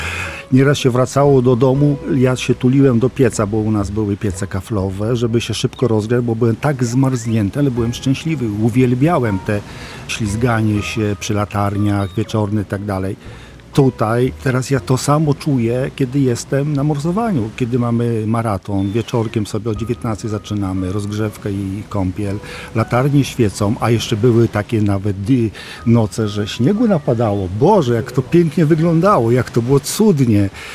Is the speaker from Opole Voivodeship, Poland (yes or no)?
no; Włodawa, Lublin Voivodeship, Poland; ja jestem z Nadbuga, urodziłem się we Włodawie, znam te tereny, kocham te wschodnie klimaty